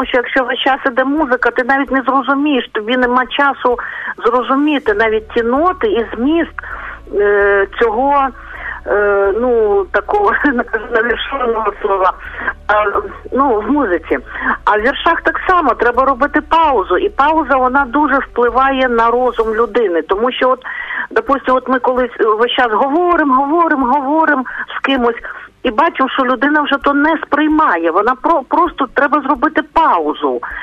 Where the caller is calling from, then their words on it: Lviv, Lviv Oblast, Ukraine; Сьогодні у нас сонечко, я зі Львова